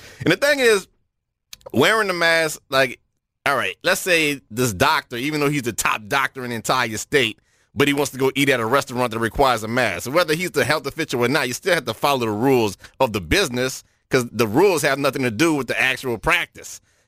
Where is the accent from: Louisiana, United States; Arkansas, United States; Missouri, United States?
Louisiana, United States; New Orleans; See, I'm from New Orleans.